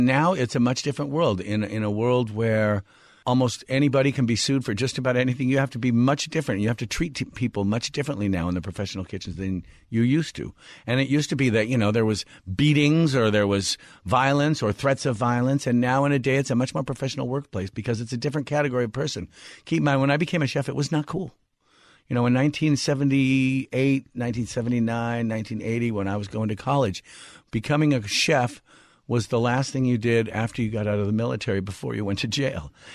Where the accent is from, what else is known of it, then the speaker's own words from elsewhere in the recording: Washington, United States; No, I grew up in Washington State. We were like hop growers